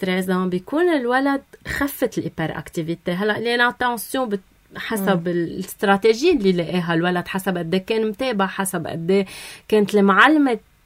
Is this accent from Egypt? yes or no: no; Syria; أنا سوري بيجوا 100%.